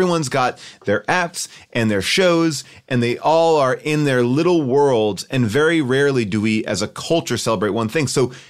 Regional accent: New York City, New York, United States; when I was a kid growing up, I grew up in New York City, and my dad and I would go see theater shows all the time because it was affordable and it was fun.

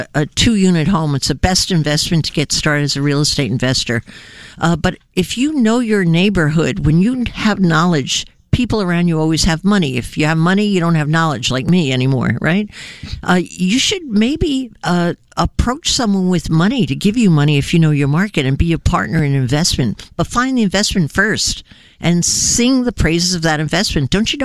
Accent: New Jersey, United States; My hometown.

